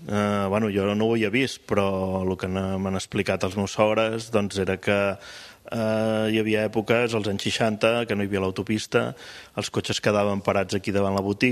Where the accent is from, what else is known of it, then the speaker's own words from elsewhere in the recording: Sant Martí Sarroca, Catalonia, Spain; now in Ordal, Spain; jo sóc fill de Sant Martí Sarroca i vaig conèixer una carnissera molt eixerida i cap a Ordal que vaig venir. I fins ara estem aquí.